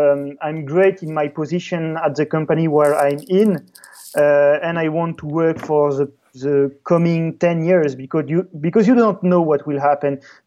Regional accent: French Polynesia; English is a second language; I was born in French Polynesia and I lived on a very small island.

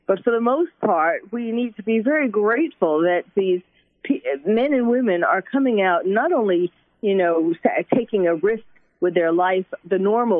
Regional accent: New York, United States; especially I'm from New York, and I'm born and bred

